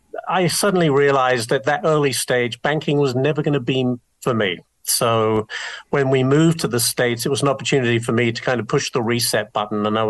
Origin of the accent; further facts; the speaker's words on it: Brighton, South East England, United Kingdom; Brighton, England. It's directly south from London on the south coast.